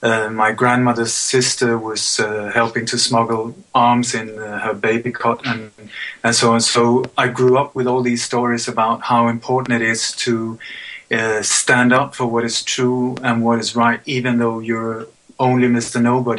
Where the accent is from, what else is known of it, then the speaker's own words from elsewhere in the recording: Sweden; when I was a child, we moved to Sweden, and I grew up in Sweden.